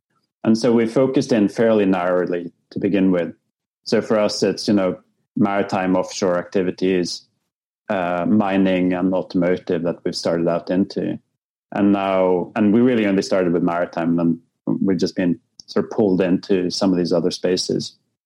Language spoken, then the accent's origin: English; Norway; now in United States; I'm from Norway originally.